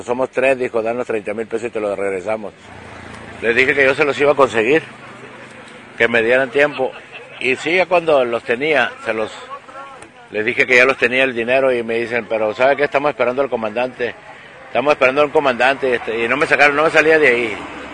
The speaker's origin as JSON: {"language": "Spanish", "region": "Sonora", "country": "Mexico", "said": "soy del estado de Sonora."}